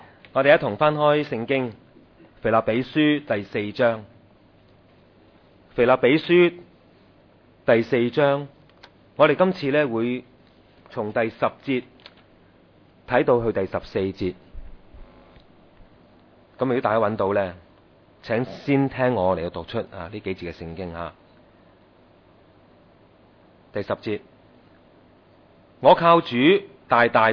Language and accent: Chinese; China; 我们中国人有句说话，得人因果就千年记。